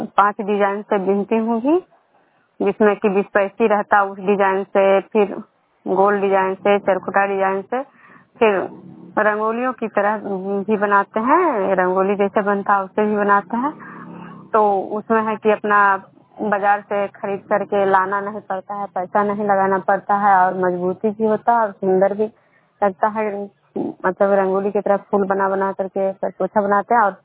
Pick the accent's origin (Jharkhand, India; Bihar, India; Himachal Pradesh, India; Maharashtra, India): Bihar, India; Vishnupur